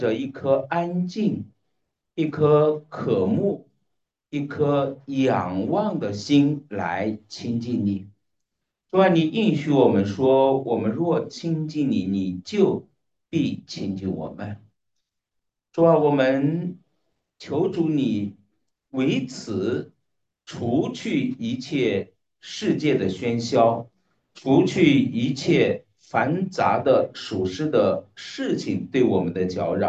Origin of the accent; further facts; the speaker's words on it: Henan, China; accent: Henan dialect; 我可能给大家用我们河南话说，拔一点气门芯。